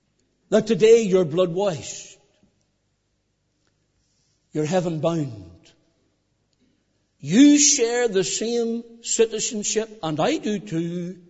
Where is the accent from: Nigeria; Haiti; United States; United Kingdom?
United Kingdom; Northern Ireland; I'm from Northern Ireland. I think it's the way I was reared.